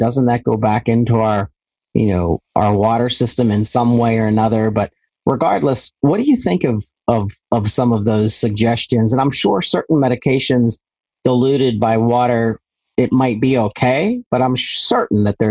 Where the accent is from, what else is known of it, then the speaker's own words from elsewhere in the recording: Pittsburgh, Pennsylvania, United States; I'm from Pittsburgh, and Pittsburgh in the 1920s through the 1960s was a very dirty city, extremely dirty.